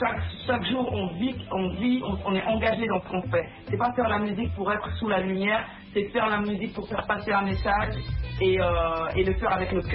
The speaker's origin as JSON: {"language": "French", "country": "Cameroon", "said": "je suis camerounaise, avec une maman espagnole, on a beaucoup voyagé"}